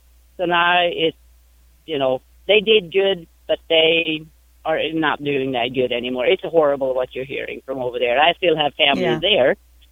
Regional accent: Sweden; I'm from Sweden

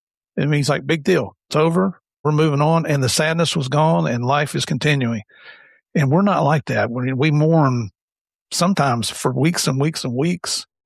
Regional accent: Southern United States, United States; I'm sorry, I'm from the South. When I say guys, it's all inclusive.

